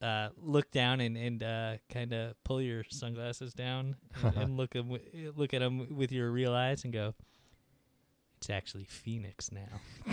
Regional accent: Turkey; I feel I always have to explain that I am from Turkey

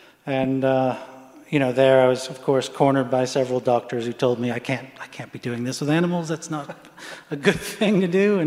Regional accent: England, United Kingdom; born there; I was born in England, and a successful collaboration, American-English collaboration.

